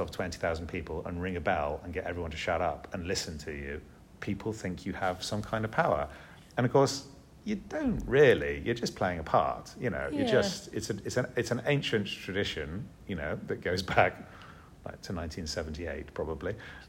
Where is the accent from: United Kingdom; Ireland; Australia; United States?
United Kingdom; Helston, South West England; Because I'm from Helston.